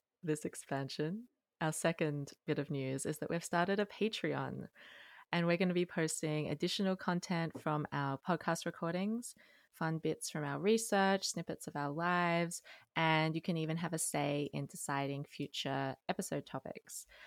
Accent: Australia; now in United States; because I'm from Australia and I live in the States, I had to really change the way that I talk about things

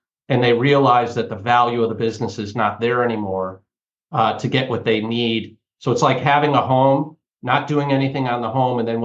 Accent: Connecticut, United States; And I call it the New England Center because I'm from Connecticut, right? So I'm from the New England area.

